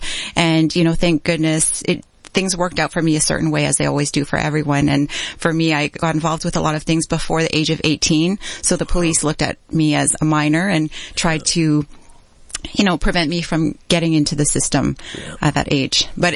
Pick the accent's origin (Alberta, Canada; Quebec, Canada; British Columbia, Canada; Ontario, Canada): Alberta, Canada; Edmonton; I grew up in Edmonton, you know, the '80s, it wasn't as diverse. So I was called a variety of names. I'm, you know, Chinese background, but born in Edmonton.